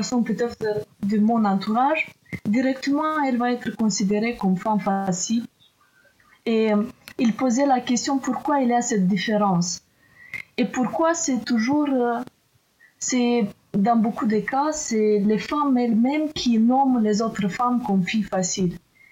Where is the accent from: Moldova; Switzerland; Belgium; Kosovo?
Moldova; French is a second language; now in France; Moi, je viens de la Moldavie, pays de l'Est